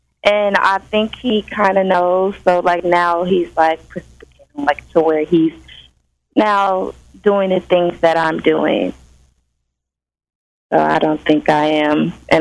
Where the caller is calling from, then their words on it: California, United States; I'm calling from California.